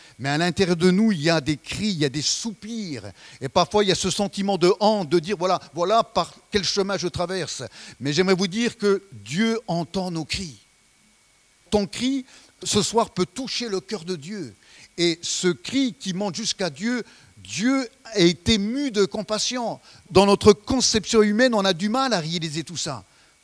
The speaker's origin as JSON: {"language": "French", "country": "France", "said": "On vit, surtout chez nous en France, voilà, les gens sont déçus"}